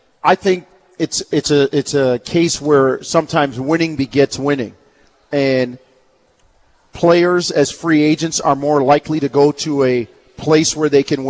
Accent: Canada; as a Canadian, I'm a little bit disappointed that we don't do more for our troops

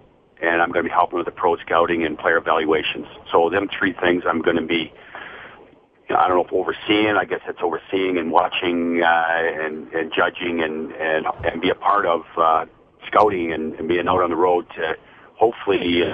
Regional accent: Ontario, Canada; our family, and we're from Ontario, from Petroya. We grew up watching the Leafs play

